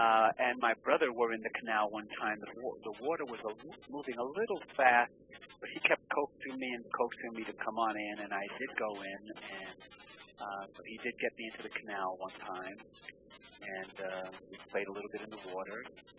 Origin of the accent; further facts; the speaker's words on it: Isabela, Puerto Rico; born there; Okay, I was born in Isabela, Puerto Rico, July 3rd, 1948.